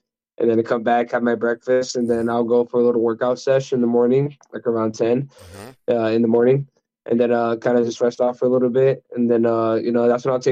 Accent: New York, United States; That's how I come from the East Coast of New York. I love the fashion in New York.

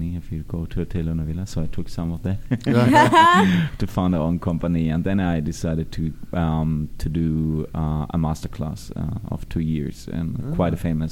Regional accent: South Africa; also born or lived in Kenya; Oh, at least I was brought up in South Africa, but I traveled a lot in Africa the years before.

